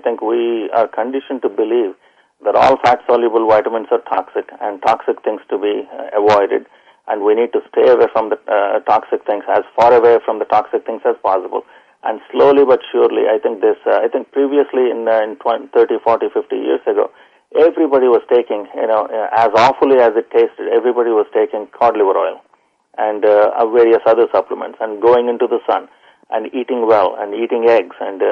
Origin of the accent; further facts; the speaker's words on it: India; When I came from India, in India we have sun throughout the year.